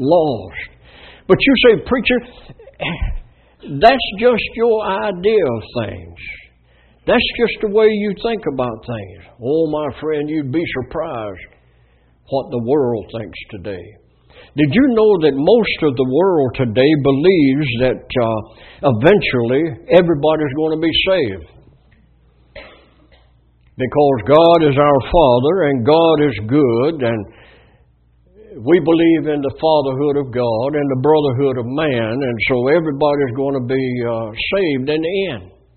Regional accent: United States; born there; I'm so glad I was born in America.

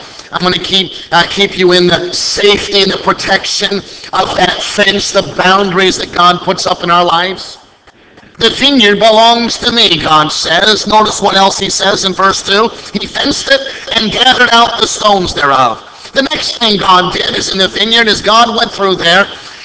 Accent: Midwest, United States; I'm from the Midwest. Grew up in the Midwest on farm ground.

